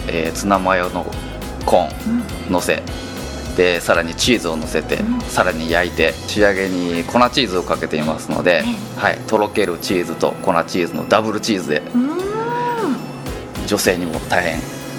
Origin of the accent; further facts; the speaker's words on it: Tottori, Japan; 私の地元が鳥取ということもあり、で友達が漁師をしているので